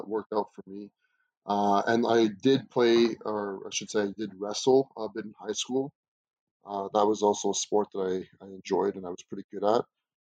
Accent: Ottawa, Ontario, Canada; Well, growing up in Ottawa, I mean, I love Ottawa, so it's always been home for me.

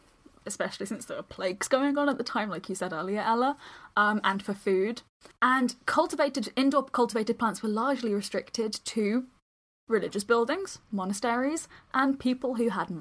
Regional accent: United Kingdom; like we do with everything else because we're British

